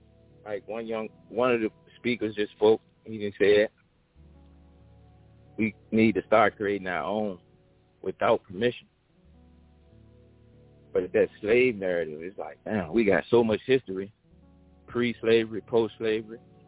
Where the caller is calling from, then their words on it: Richmond, Virginia, United States; Yeah, I'm here in Richmond, Virginia.